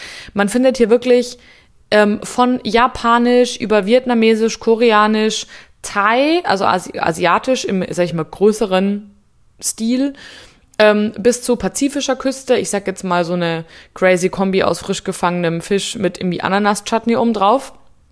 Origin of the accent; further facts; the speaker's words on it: Munich, Bavaria, Germany; Ich komme aus München